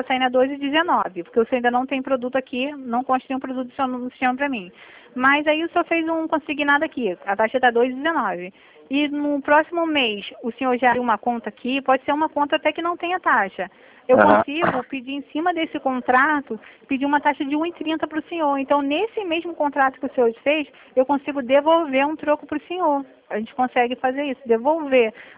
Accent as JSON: {"language": "Portuguese", "region": "Rio de Janeiro", "country": "Brazil", "said": "é porque eu sou mesmo do Rio de Janeiro, né? Por isso que o senhor está reparando meu sotaque."}